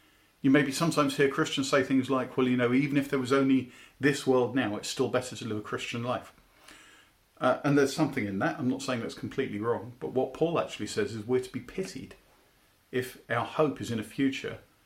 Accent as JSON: {"language": "English", "country": "United Kingdom", "said": "still in Britain. Now, we will be living in France for that period of time, but we belong in Britain. We're British. Our citizenship is in Britain."}